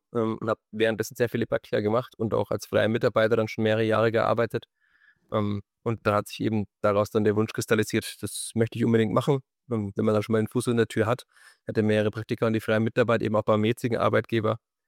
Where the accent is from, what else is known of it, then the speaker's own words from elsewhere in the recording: Fürth, Bavaria, Germany; ich bin gebürtiger Fürther, ich war in Fürth auf dem Stadion, ich bin schon mit meinem Vater früher in den Stadion gegangen